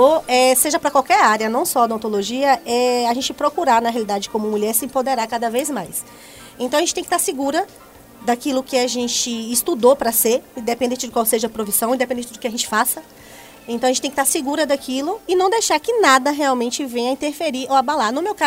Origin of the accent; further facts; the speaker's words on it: Jequié, Bahia, Brazil; eu sou de Jequié, sou natural de Jequié, então lá comecei a trabalhar muito novinha.